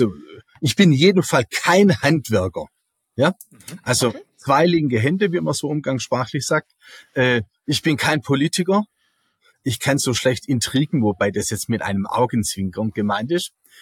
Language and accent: German; Baden-Württemberg, Germany